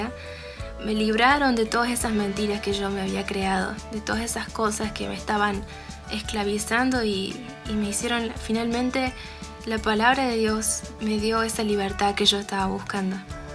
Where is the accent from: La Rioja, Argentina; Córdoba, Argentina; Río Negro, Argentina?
Córdoba, Argentina; soy estudiante y soy de Córdoba, Argentina.